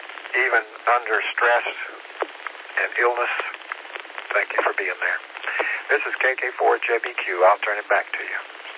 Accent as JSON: {"language": "English", "region": "Tennessee", "country": "United States", "tie": "born or raised there", "said": "I grew up in Tennessee, and, you know, in the hollows and ridgelines of Tennessee. So I'd never been in a place like that."}